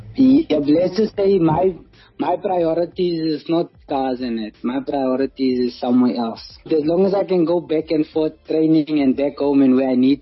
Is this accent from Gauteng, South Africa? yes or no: no; North West, South Africa; because I'm from Northwest and going to Cape Town and start and going to go play for a top academy.